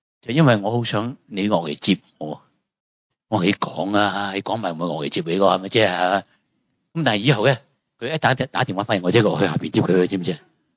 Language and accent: Cantonese; China; 我们中国人一个说话，相见好同住难。